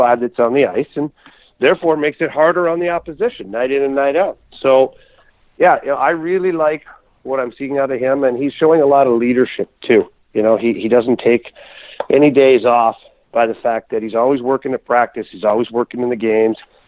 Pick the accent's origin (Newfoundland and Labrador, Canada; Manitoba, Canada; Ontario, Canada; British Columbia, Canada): Ontario, Canada; Ottawa; I played forward as a young player in growing up in Ottawa